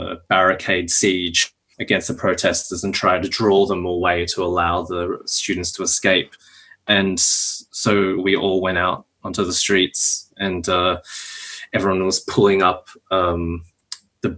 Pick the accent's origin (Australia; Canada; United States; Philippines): Australia; And I come from Australia, you know, a relatively safe country from this middle-class background